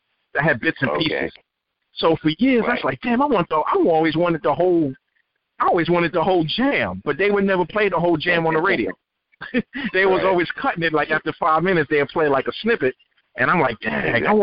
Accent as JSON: {"language": "English", "town": "Queens", "region": "New York", "country": "United States", "tie": "born or raised there", "said": "Okay, back in 1984, I grew up in Queens. I grew up in Hollis"}